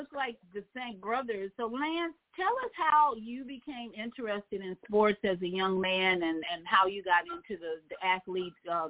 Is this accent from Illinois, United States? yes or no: yes; Chicago, Illinois, United States; He's from Chicago. I'm from Chicago.